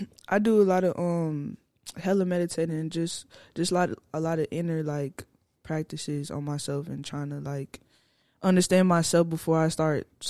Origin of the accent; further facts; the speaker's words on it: Fort Worth, Texas, United States; And I'm from Fort Worth, so, like, we don't have like shit like this.